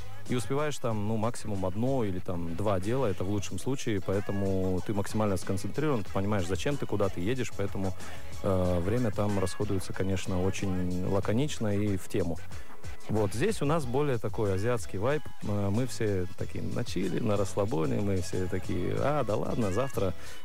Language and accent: Russian; Bishkek, Kyrgyzstan; я люблю Кыргызстан, люблю Бишкек. Это мой родной город. И, ну, как бы, где бы я ни был, в душе все равно маленький Бишкек есть.